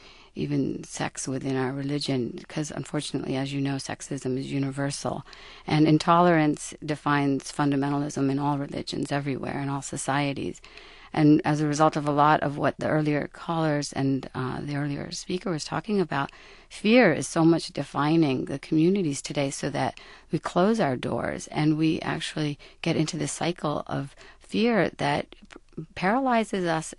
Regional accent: United States; I grew up in America on Jetsons and Romper Room

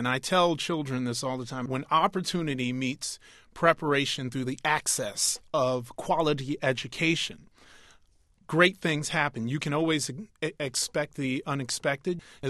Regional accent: New York City, New York, United States; You know, one of the wonderful things about growing up in New York City is you gain a whole lot of great common sense.

